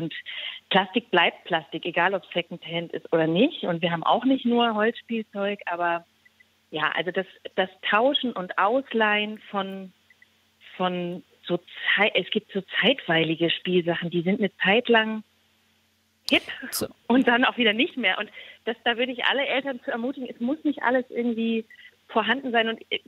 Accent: Berlin, Germany; ich komme aus Berlin, da gab es diese Sachen auch.

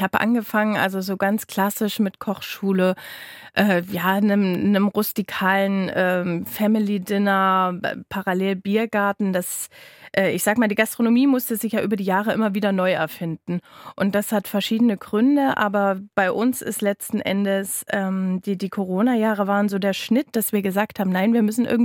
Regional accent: Straußfurt, Thuringia, Germany; Ich komme aus Straußfurt, ist in der Nähe quasi von so einem großen Staubecken. Da fließt die Unstrut durch und das war immer so meine kleine heile Welt

